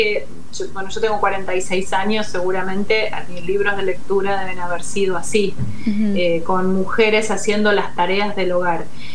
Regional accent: Lanús, Buenos Aires Province, Argentina; Yo crecí en un barrio en Lanús

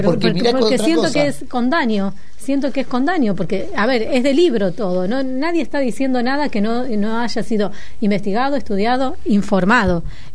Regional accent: Argentina; Yo creo que acá, como argentinos, y logramos exportar

